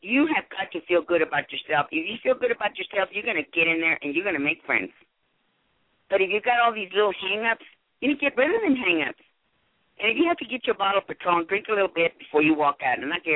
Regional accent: Texas, United States; I mean, I'm from Texas.

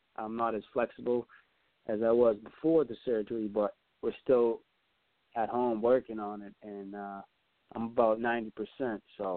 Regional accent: Salem, United States; I actually had a good physical therapist right here in my hometown, Salem.

